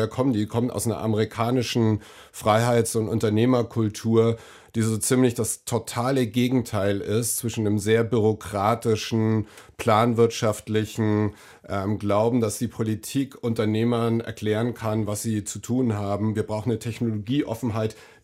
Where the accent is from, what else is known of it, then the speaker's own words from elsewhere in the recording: Nuremberg, Bavaria, Germany; born there; ich bin in Nürnberg geboren, habe eine dänische Mutter, bin selbstverständlich als demokratischer Europäer aufgewachsen.